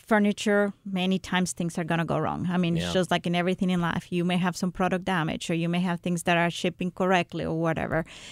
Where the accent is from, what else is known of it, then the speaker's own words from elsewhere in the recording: Mexico; So I'm from Mexico original, so I'm considered, I am Hispanic, so I'm considered a minority.